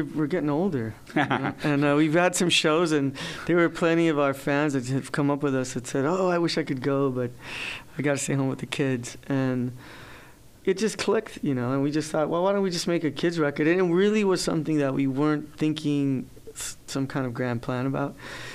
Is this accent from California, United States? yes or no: yes; Los Angeles, California, United States; Like my Spanish growing up in L.A. is nowhere as proper, say, as someone who's growing up in Mexico